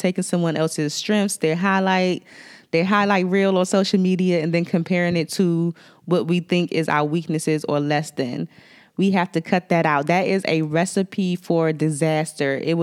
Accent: District of Columbia, United States; accent: DC; with my DC accent, I want to give you my 5 tips for curing comparison syndrome

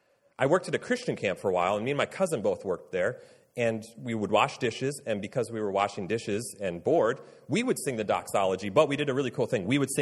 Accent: Ireland; I'm Irish, so if you're offended by that, you shouldn't be.

